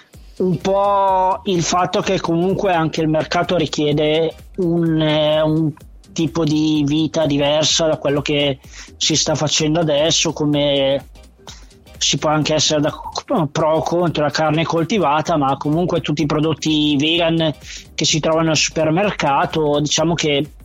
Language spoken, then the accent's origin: Italian; Lodi, Lombardy, Italy; essendo che io comunque sono di Lodi, e quindi Milano mi è comodo